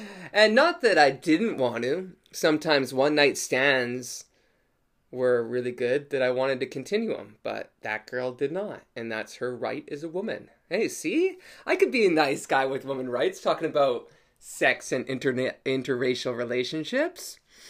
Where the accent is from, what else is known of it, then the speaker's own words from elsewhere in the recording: Canada; I'm Canadian. Everyone loves Canadians.